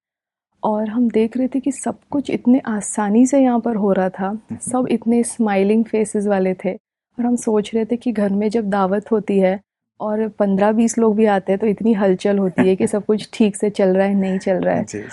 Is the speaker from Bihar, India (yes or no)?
no; Mumbai, Maharashtra, India; हम मुंबई से बिलोंग करते हैं